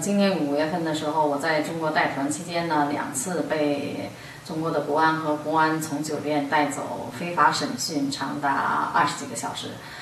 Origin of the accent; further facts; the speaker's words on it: Netherlands; 我说我是荷兰人，你们这样做是违法的，我要给荷兰使馆打电话